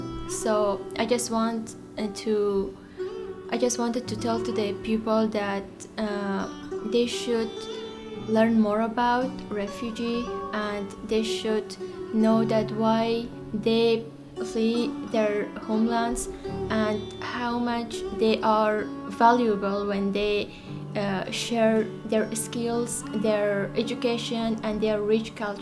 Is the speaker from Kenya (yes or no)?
no; Afghanistan; now in United States; I am from Afghanistan, and I'm the case manager in Canopy NWA. I arrived in the U.S. after the fall of Taliban on August 2021.